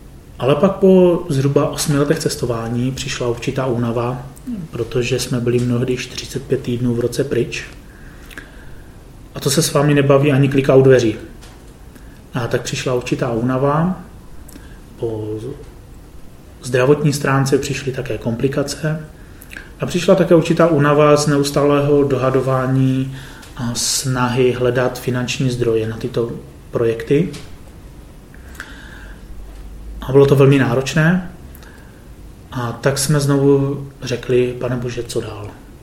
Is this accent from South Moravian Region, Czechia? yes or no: no; Moravian-Silesian Region, Czechia; Pocházím z Moravskoslezského kraje